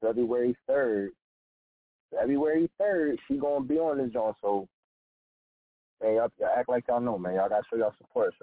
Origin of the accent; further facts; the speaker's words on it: Philadelphia, Pennsylvania, United States; my mom, she's from Virginia, but I'm from Philly.